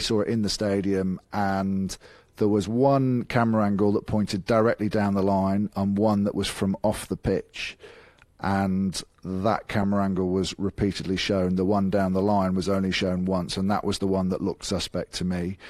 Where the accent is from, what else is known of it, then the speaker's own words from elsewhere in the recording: England, United Kingdom; So again, it's very easy to say I'm English, but absolutely right.